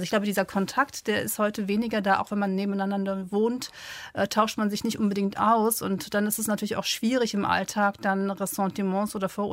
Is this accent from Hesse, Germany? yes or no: no; Düsseldorf, North Rhine-Westphalia, Germany; now in Cologne, Germany; ich bin übrigens in Düsseldorf aufgewachsen und bin dann später nach Köln gezogen.